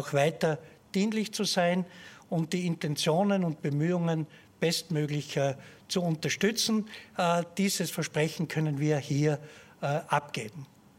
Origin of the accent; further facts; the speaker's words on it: Innsbruck, Tyrol, Austria; Und unsere Freude und unser Stolz als Tiroler, als Innsbrucker ist es, dass dieses ständige Sekretariat hier in Innsbruck angesiedelt ist